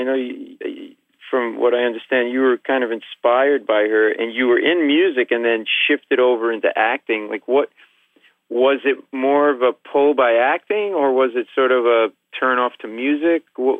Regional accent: Rhode Island, United States; I'm a Catholic boy. I'm from Rhode Island. I'm Italian.

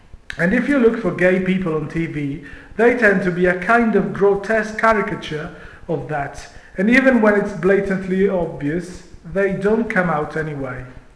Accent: Italy; English is a second language; as someone who has the incredible luck of being born and raised in Italy, where even Top of the Pops disappeared from the screens

